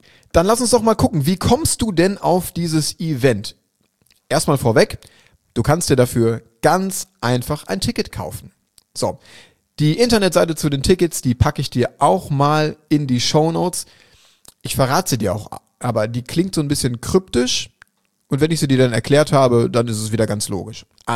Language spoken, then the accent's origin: German; Schwerte, North Rhine-Westphalia, Germany; Jetzt ist es natürlich in Dortmund, beziehungsweise in Schwerte, mitten in NRW, in meiner Heimat.